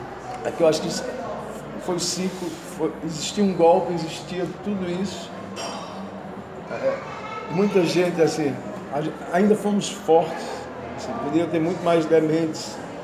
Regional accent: Pernambuco, Brazil; Eu sou do interior também, então eu sei. Somos VIP, né? Vim do interior de Pernambuco

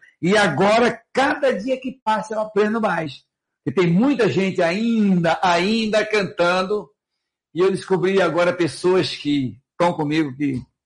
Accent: Recife, Pernambuco, Brazil; Eu fui morar em Recife, no apartamento, praia. Voltei de novo à minha terra, né? Porque eu sou de Recife.

